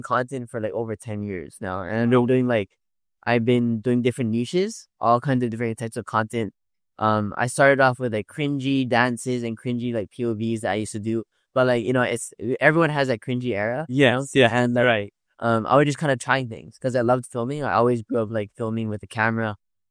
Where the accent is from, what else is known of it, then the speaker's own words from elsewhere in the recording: Hawaii, United States; No, I'm from Hawaii.